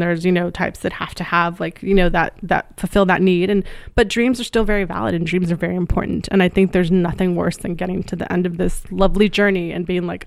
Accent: El Paso, Texas, United States; I wish I'd had film training growing up in El Paso, because it was mostly obviously stage

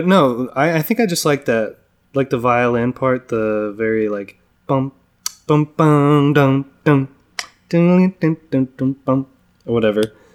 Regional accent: Boston, Massachusetts, United States; accent: Boston; I'm just having I'm having a hat attack. That's my Boston accent.

